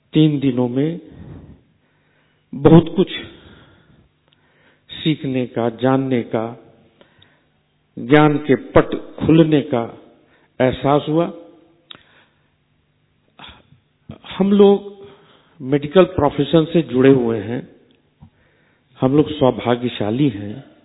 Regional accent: Sahibganj, Jharkhand, India; साहिबगंज झारखंड का रहने वाला हूं

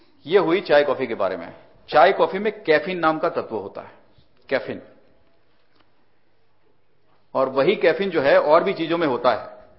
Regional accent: Gujarat, India; मैं गुजरात में रहता हूं, मैं गुजरात से हूं वैसे इस जन्म में

